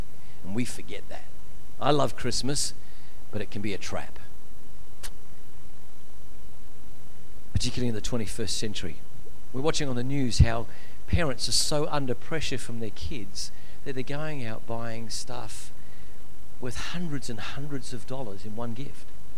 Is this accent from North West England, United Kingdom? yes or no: no; London, United Kingdom; I was born in Shepherd's Bush in London, and in those days it wasn't trendy.